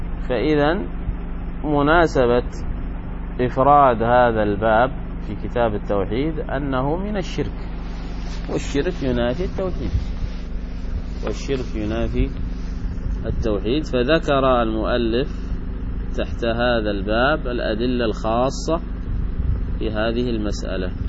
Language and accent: Arabic; Yemen; يعني عندنا في اليمن